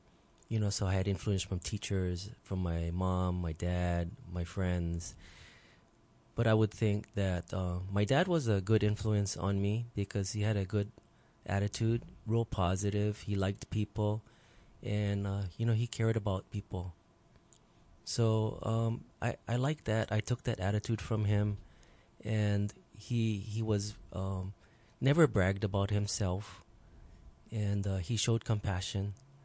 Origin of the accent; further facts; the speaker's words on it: Pearl City, Hawaii, United States; I grew up right here. I'm a local boy. Grew up in Pearl City area. My whole childhood was there.